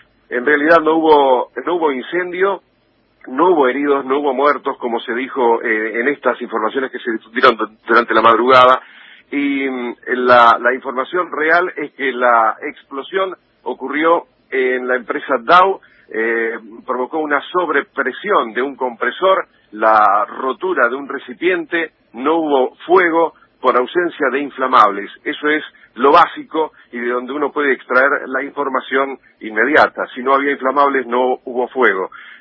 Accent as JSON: {"language": "Spanish", "country": "Argentina", "said": "nosotros como argentinos"}